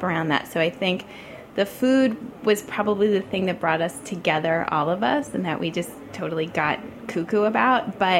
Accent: New York City, New York, United States; And growing up in New York City, my first, you know, job, my internship at a publication was at New York Magazine when I was in high school

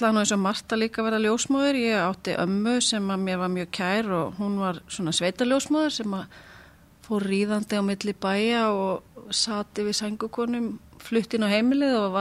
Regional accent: Gnúpverjahreppur, Southern Region, Iceland; Ég hjúkrunarfræðingur og ég gnúpverji

